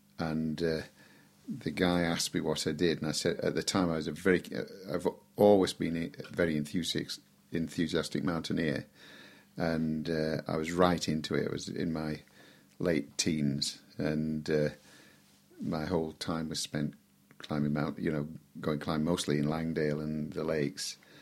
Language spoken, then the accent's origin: English; Wetherby, Yorkshire and the Humber, United Kingdom; born there; I was born in Wetherby, Yorkshire. My father was a bookmaker in Leeds, and it was wartime, 1943.